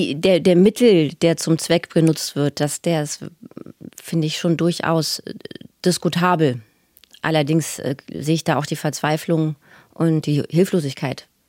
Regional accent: Berlin, Germany; Ich bin in Wilmersdorf aufgewachsen und meine ganze Familie hat in einer Straße gewohnt.

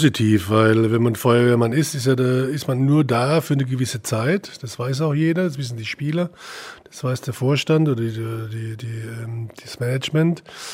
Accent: Leutershausen, Germany; Ich bin in Leutershausen groß geworden. Das ist ein kleines Ort.

